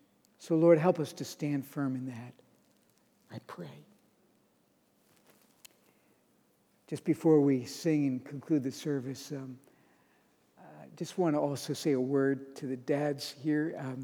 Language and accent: English; United States; grateful and proud of our nation and the heritage that is ours as Americans.